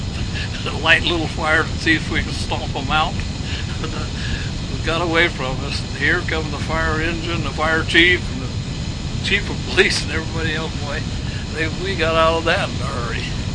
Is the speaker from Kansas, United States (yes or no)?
yes; Kansas, United States; right after we come here from Kansas.